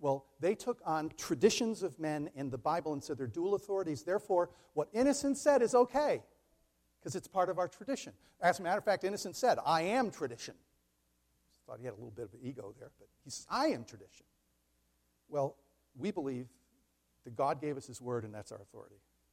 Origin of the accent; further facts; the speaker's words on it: Scotland, United Kingdom; I'm Scottish, I can say that.